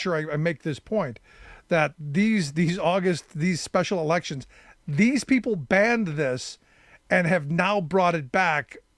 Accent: Cleveland, Ohio, United States; moved away; So another sad kind of day. I grew up in Cleveland. Ohio is my home.

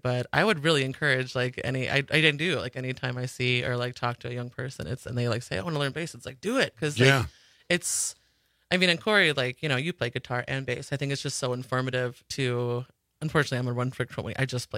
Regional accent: Sandwich, Illinois, United States; So I grew up in Illinois. in a little town called Sandwich.

